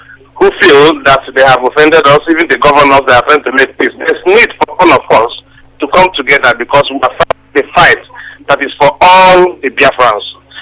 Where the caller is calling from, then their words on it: London, United Kingdom; I'm calling from London.